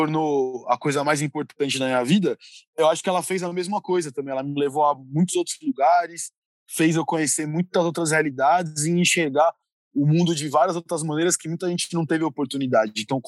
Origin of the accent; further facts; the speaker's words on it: São Paulo, Brazil; Cara, eu sou nascido e criado em São Paulo, né?